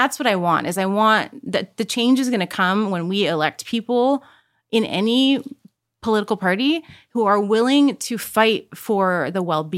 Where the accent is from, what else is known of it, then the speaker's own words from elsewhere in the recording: Canada; born there; I was born in Canada